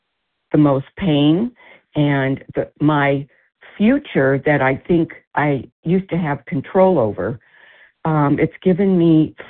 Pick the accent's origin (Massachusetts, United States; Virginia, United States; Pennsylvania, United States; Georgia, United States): Pennsylvania, United States; Philadelphia; from Philadelphia.